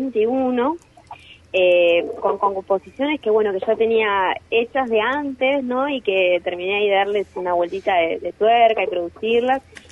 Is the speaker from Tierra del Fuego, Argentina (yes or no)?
yes; Ushuaia, Tierra del Fuego, Argentina; que es una canción que yo compuse para Ushuaia, yo soy de Ushuaia.